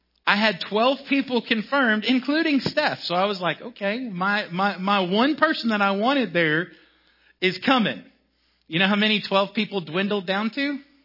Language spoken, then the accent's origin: English; Corpus Christi, Texas, United States; And I'm not a beach guy because I grew up in Corpus Christi and all.